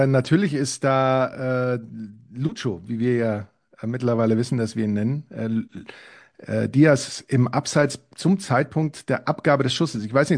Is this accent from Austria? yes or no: no; Spain; als Spanier